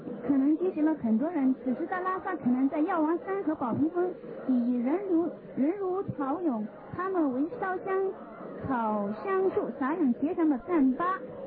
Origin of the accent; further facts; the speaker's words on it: Tibet, China; 我们西藏人呢称它为卓玛子西，卓玛子西也就是我们西藏人食物中最有吉祥意义的一种食物。